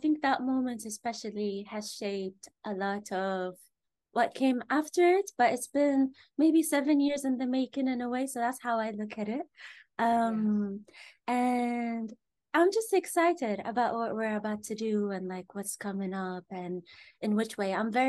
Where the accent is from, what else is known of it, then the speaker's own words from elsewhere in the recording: Eastern Province, Saudi Arabia; now in London, United Kingdom; So apparently I'm originally from Bahrain, and it makes kind of sense because I was born and raised in Saudi in the eastern coast, so it's like a 30-minute ride to Bahrain.